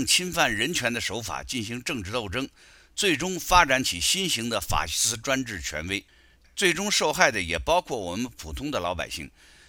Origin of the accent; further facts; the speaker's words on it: China; 他的道歉总结了我们中国人的一场前无古人的巨大而惨痛的教训。